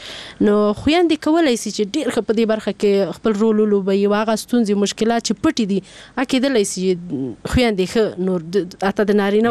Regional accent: Paktia, Afghanistan; ماته دا ټوله پکتیا خپل کور ښکارېږي او باور وکړئ په نوم یې ویاړم چې زه پکتیاوال یم.

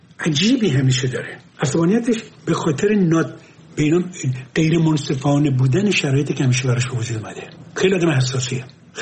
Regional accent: Abadan, Khuzestan, Iran; من بچه آبادانم. آبادان نزدیک تیارا و میارا اینا برو بیرون بود.

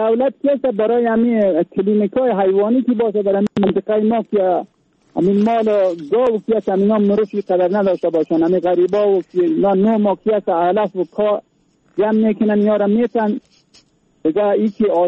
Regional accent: Badakhshan, Afghanistan; از ولایت بدخشان

